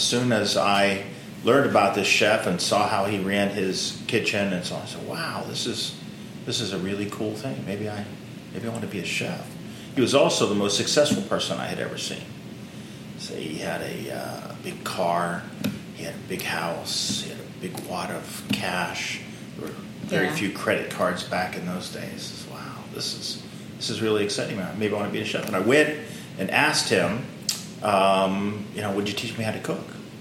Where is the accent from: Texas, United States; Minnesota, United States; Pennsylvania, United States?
Pennsylvania, United States; Pittsburgh; I'm from Pittsburgh, Pennsylvania. That's my hometown. And from what is even today kind of a rough part of Pittsburgh, a section called East Liberty.